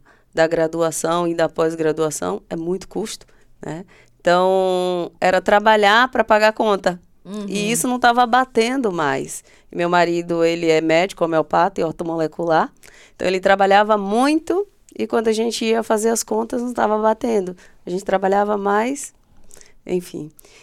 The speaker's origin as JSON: {"language": "Portuguese", "region": "Bahia", "country": "Brazil", "tie": "born or raised there", "said": "Eu sou uma mulher baiana, sou mãe..."}